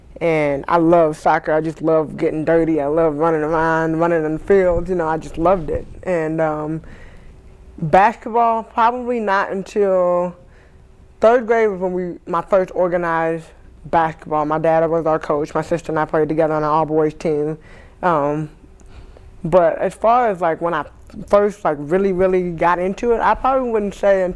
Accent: New Jersey, United States; born there; But I was born in Jersey.

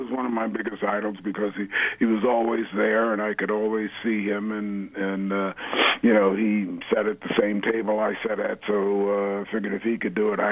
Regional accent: Plainfield, New Jersey, United States; born there; I was born in Plainfield, New Jersey.

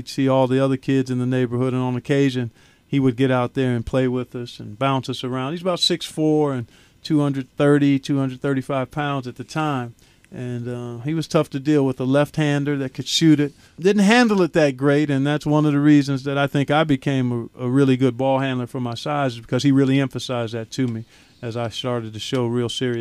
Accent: Cleveland, Ohio, United States; But as I grew up in Cleveland, as I began to pursue sports, it became apparent to me my dad was pretty good

